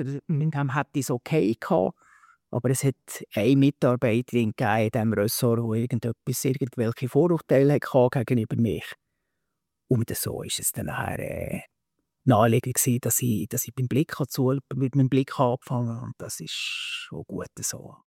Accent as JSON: {"language": "German", "country": "Liechtenstein", "said": "weil ich als Liechtensteiner Berichterstatter"}